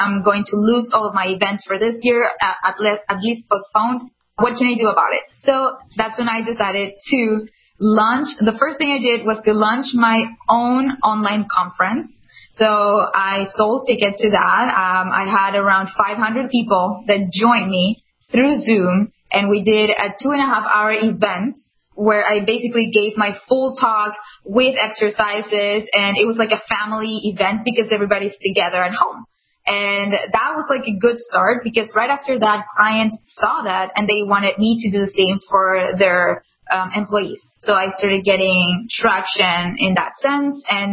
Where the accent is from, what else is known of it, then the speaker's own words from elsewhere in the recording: Venezuela; and I'm originally from Venezuela.